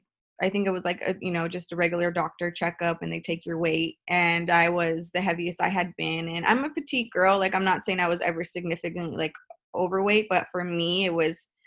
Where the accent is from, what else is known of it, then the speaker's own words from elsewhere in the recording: Whittier, California, United States; I am from Whittier, California. It's a small little town.